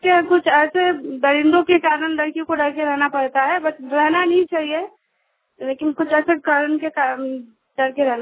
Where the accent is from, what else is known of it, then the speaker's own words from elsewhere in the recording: Dumka, Jharkhand, India; मैं दुमका की रहने वाली हूँ